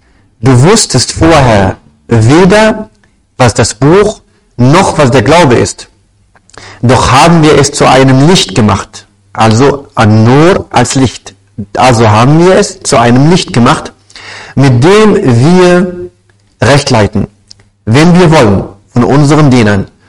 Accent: Morocco; Bei uns in Marokko zum Beispiel haben wir immer so auf eine andere Art und Weise gemacht

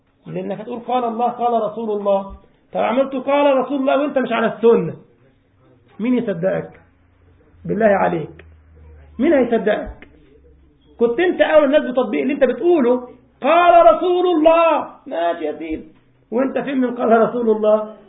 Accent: Egypt; كان عندي خطبة جمعة في مسجد في مدينة اسمها دار السلام عندنا في مصر

